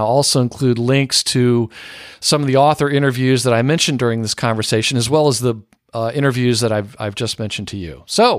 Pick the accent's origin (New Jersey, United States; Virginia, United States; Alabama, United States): Alabama, United States; born there; I was born in Lower Alabama.